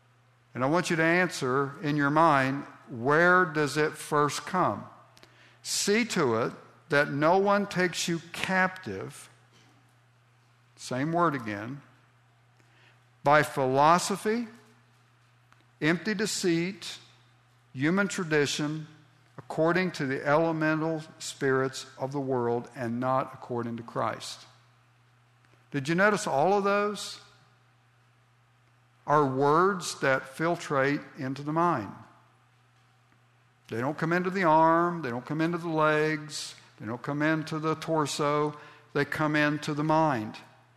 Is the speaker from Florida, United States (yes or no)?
no; Ohio, United States; Now, where I grew up in Southeast Ohio, just country churches, preachers had very little education.